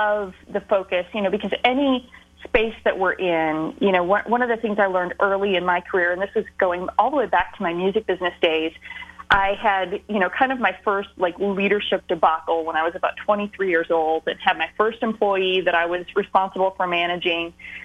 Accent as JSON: {"language": "English", "region": "Midwest", "country": "United States", "tie": "born or raised there", "also_born_or_lived": "Nashville", "said": "We moved from Nashville, Tennessee, where I originally worked in the music business in Nashville. So that's what got me there. I grew up in the Midwest."}